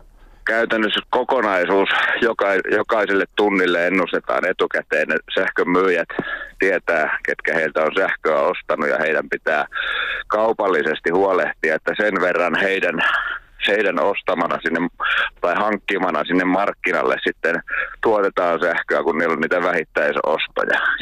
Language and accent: Finnish; Hollola, Päijät-Häme, Finland; En mä nyt hollolalaisenakaan lähtisi isosti sitä suremaan